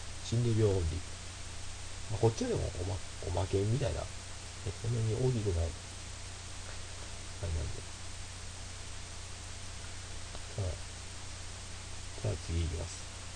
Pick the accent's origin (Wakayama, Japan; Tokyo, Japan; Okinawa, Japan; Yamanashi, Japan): Wakayama, Japan; 僕ら和歌山県の白浜から来てるんですよ。地元一緒です。